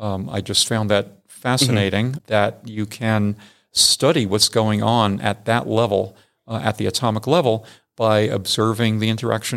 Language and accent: English; Staten Island, New York, United States; now in New Mexico, United States; but I was born and raised in New York.